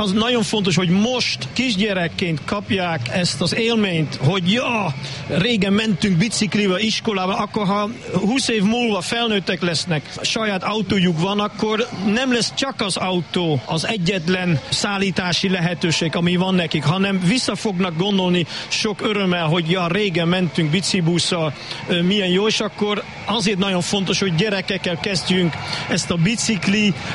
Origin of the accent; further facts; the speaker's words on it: Netherlands; Hungarian is a second language; Én holland vagyok.